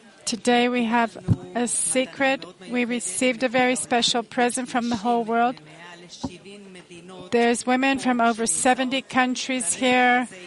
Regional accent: Zikhron Ya'akov, Haifa District, Israel; from Zichron.

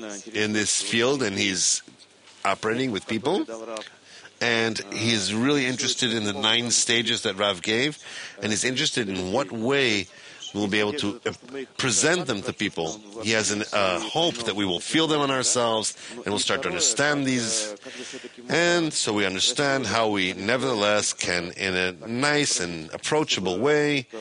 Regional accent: Moscow, Russia; I'm from Moscow.

